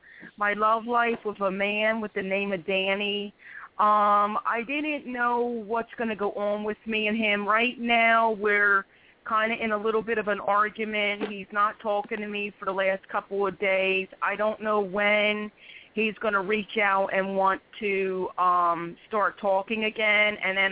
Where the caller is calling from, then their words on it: Philadelphia, Pennsylvania, United States; I'm calling from Philadelphia, PA.